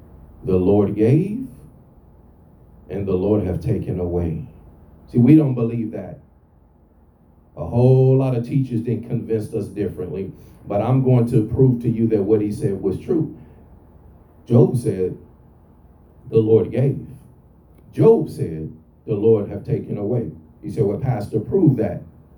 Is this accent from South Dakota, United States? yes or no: no; Chicago, Illinois, United States; I'm from Chicago, so it's bitterly cold in the winter, and it's a very windy place.